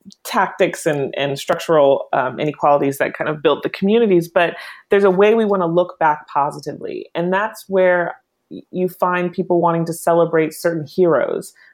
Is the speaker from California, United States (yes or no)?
yes; California, United States; The Bay Area is a little different. I'm from the Bay Area, so I'm very familiar with what goes on there.